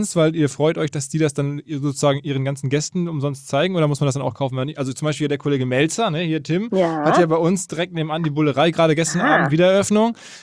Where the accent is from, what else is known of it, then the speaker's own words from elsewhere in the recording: Essen, North Rhine-Westphalia, Germany; born there; in meinem Geburtsstadt in Essen.